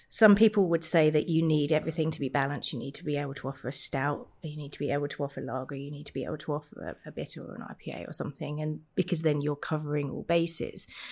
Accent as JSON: {"language": "English", "town": "Enfield", "region": "London", "country": "United Kingdom", "tie": "born or raised there", "said": "In Enfield, North London."}